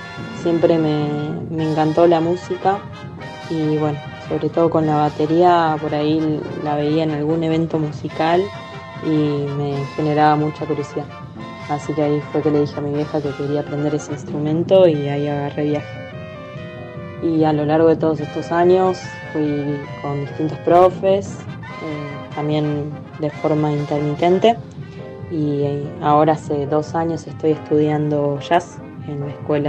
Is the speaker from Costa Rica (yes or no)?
no; Bariloche, Río Negro, Argentina; soy de Bariloche, me crié en Irahuapi, acá viví prácticamente toda mi vida